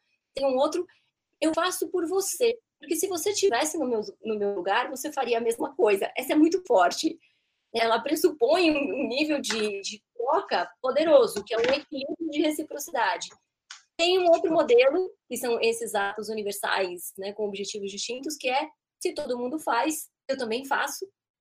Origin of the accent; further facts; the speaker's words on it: Greece; Portuguese is a second language; Eu sou grega, então não tem nada de excepcional na minha linguagem.